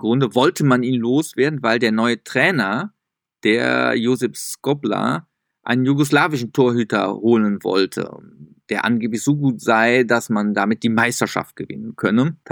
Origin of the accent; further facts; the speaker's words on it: Cologne, North Rhine-Westphalia, Germany; als Kölner